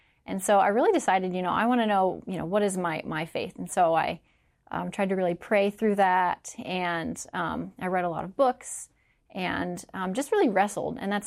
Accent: Florida, United States; In Florida.

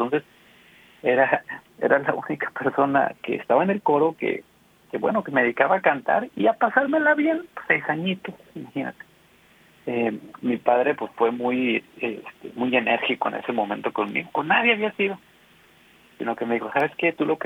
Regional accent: Guadalupe, Nuevo León, Mexico; also born or lived in Monterrey; Ahí en Monterrey, Nuevo León, nací en Monterrey. Después criado ahí en Guadalupe, Nuevo León. Soy guadalupeño, guadalupense y guadalupano.

